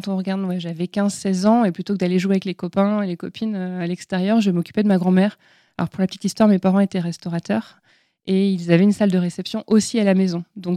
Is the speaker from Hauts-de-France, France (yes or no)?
yes; Lille, Hauts-de-France, France; born there; je suis née à Lille